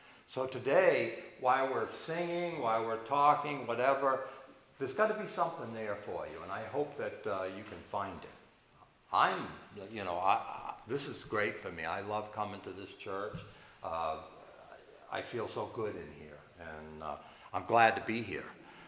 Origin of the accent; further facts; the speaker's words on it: Phillips, United States; I'm from Phillips here.